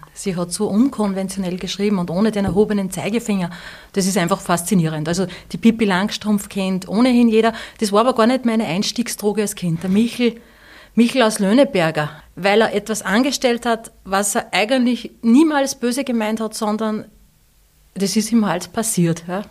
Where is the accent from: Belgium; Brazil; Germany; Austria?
Austria; Steyr, Upper Austria; born there; now in Reichraming, Austria; Ja, geboren bin ich in Steyr, das ist richtig, da komme ich jetzt kurz drauf zurück. Ich wohne aber in Reichhamming, schon seit vielen Jahren.